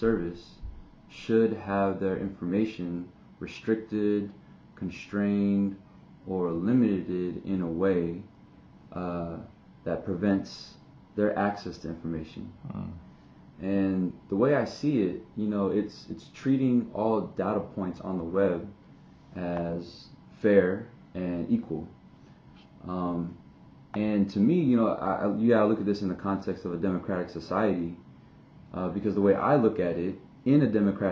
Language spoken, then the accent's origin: English; Missouri City, Texas, United States; So I grew up in Missouri City, Texas. Same home, same neighborhood, same block all my life.